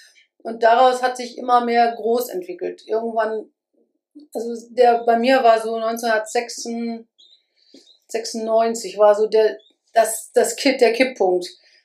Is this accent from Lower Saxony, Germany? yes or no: yes; Buxtehude, Lower Saxony, Germany; Ja, ich komme aus Buxtehude. Das ist eine Stadt in der Nähe von Hamburg, gehört aber nicht zu Hamburg, sondern zu Niedersachsen.